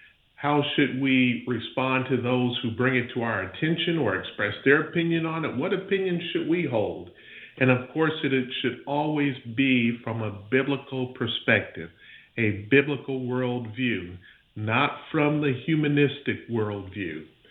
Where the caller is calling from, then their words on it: Pensacola, Florida, United States; I'm calling in from Pensacola, Florida